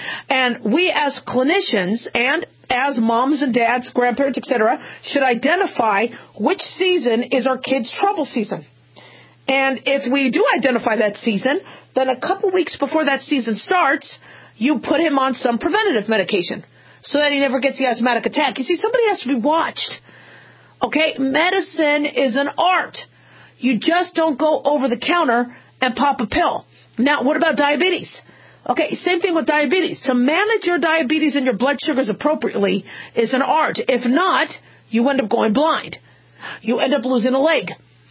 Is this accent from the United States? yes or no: yes; Scottsdale, Arizona, United States; also born or lived in Las Vegas; But living in the desert, you know, growing up in Scottsdale and Las Vegas for as many years as I did